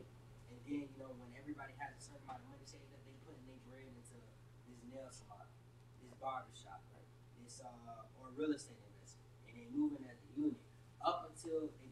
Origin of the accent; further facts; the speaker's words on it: California, United States; I'm really like from Cali.